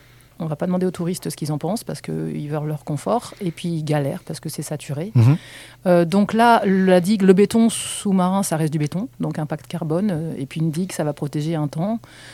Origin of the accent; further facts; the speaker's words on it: Grenoble, Auvergne-Rhône-Alpes, France; je suis grenobloise et j'ai vécu dans cette ville qui était pilote sur les transports en commun.